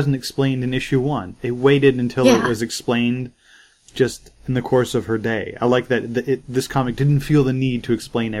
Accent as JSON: {"language": "English", "country": "United States", "said": "I know I'm American, but I'm not that impatient."}